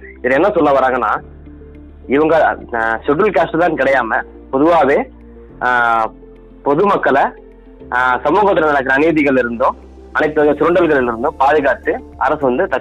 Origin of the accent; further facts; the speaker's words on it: Erode, Tamil Nadu, India; என்னோட சொந்த ஊர் ஈரோடு.